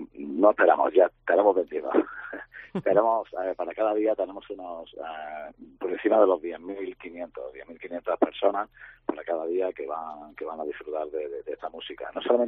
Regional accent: Granada, Andalusia, Spain; pues al final somos de Granada y queremos todavía promocionar nuestra tierra

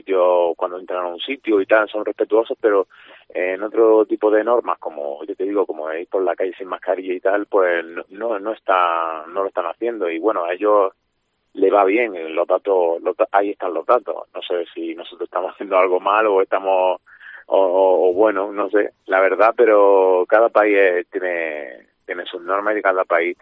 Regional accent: Spain; moved away as an adult; now in Prague, Czech Republic; En el equipo solo estamos tres extranjeros, somos tres españoles.

